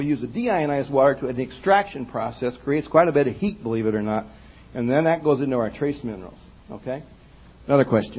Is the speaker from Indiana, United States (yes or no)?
no; Missouri, United States; I'm from Missouri, show me a feeling.